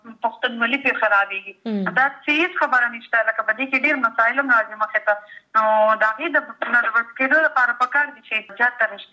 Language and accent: Pashto; Mardan, Khyber Pakhtunkhwa, Pakistan; زما تعلق دا مردان شیرگڑھ سره دی او تعلیم می بیسیکلی دا باولپنڈی پنجاب نا کړی دی